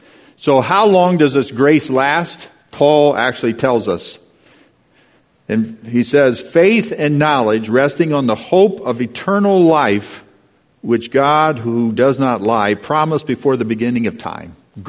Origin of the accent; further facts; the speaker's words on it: California, United States; So I'm from the San Joaquin Valley in California. It's 200 miles wide, 450 miles long.